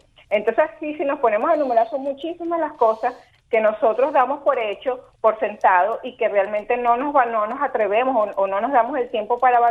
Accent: Venezuela; yo soy venezolana y aunque vivo afuera

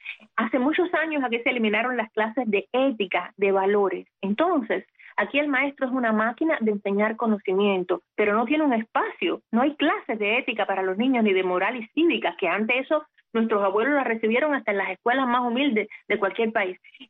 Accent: Cuba; cuando algunas personas hablan conmigo y se enteran que soy cubana, a mí y a mis amigas se lo hacen, ¿cubana? ¿Que tú eres cubana? La gente no me cree. No, porque es que tú no hablas como cubana. Y yo me siento cubana 100%.

